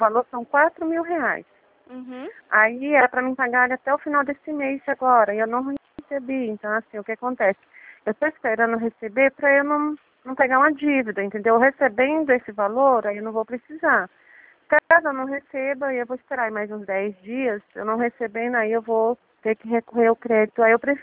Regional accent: Mairiporã, São Paulo, Brazil; Que eu sou daqui de Mariporã.

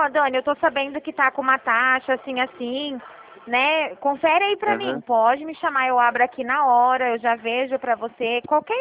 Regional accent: São Paulo, Brazil; Eu sou paulista, aqui do estado de São Paulo.

